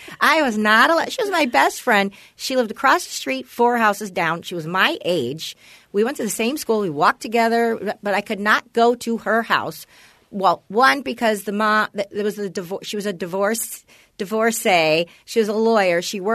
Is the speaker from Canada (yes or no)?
no; Canoga Park, California, United States; there was a guy that flashed me in the house I grew up in Canoga Park.